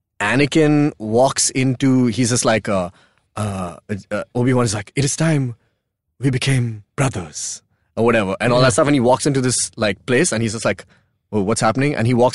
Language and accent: English; Dubai, United Arab Emirates; moved away as an adult; also born or lived in Hyderabad, India; now in Pune, India; So I grew up in Dubai. I was born in India. I was born in Hyderabad. I was there like for like 3 months.